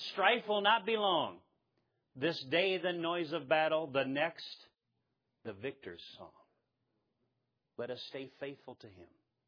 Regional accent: Nebraska, United States; I come from Nebraska.

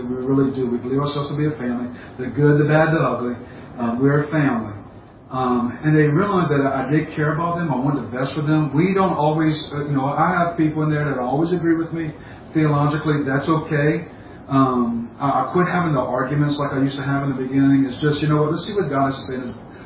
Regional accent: Louisiana, United States; accent: Cajun; I think part is some of it's my cultural background as a Cajun, if the audience can tell by the accent I am.

